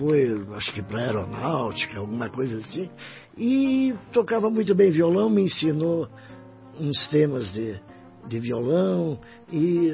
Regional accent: Curitiba, Paraná, Brazil; Eu sou do Bigorrilho.

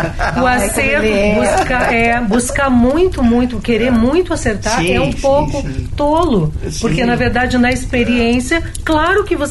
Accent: Brazil; Mas é meu também, porque eu sou brasileira

